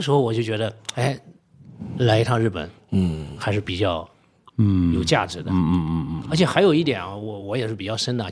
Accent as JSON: {"language": "Chinese", "country": "China", "said": "那对于我们中国人来说"}